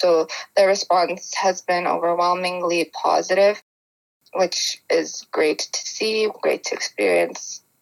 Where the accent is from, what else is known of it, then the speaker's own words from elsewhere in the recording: Toronto, Ontario, Canada; Growing up in Toronto, there is a very large Ukrainian community